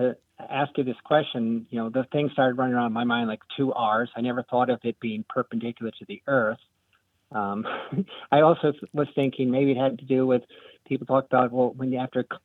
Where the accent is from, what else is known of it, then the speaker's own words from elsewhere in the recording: Connecticut, United States; also born or lived in New Jersey; from, you know, Connecticut and New Jersey.